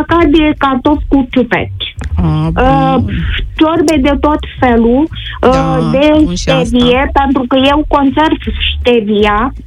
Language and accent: Romanian; Buzău, Buzău County, Romania; sunt din Buzău.